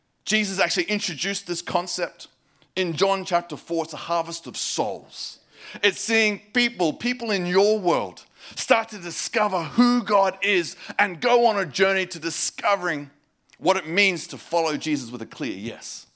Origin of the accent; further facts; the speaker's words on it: Queensland, Australia; I grew up in North Queensland in the 80s.